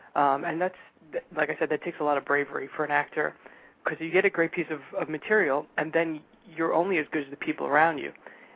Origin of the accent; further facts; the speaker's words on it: Brooklyn, New York, United States; You know, I'm from Brooklyn and grew up in New York all my life.